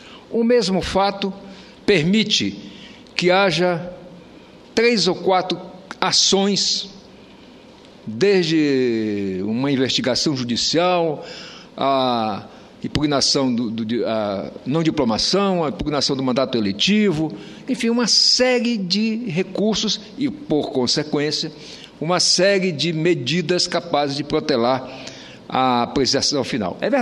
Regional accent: Roraima, Brazil; born there; porque eu não sou um senador por Roraima, eu sou um senador de Roraima, porque nasci lá

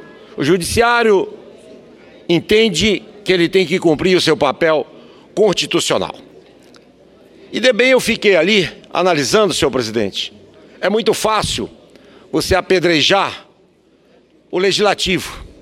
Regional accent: Roraima, Brazil; eu como vizinho ali da Venezuela, sou do estado de Roraima

